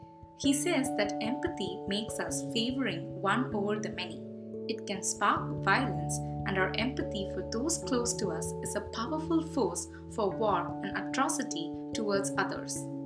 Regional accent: South India, India; English is a second language; If I think myself as a South Indian, I will be more inclined to my native language speaking people. If I think about myself as an Indian, I will be more inclined towards helping the suffering of Indian people.

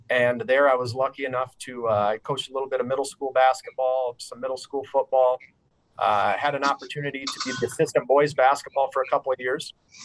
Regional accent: Yankton, South Dakota, United States; I grew up in Yankton, South Dakota.

